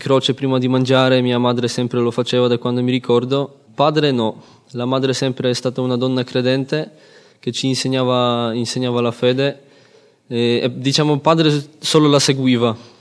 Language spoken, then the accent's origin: Italian; Poland; Italian is a second language; ho 23 anni, appunto vengo dalla Polonia.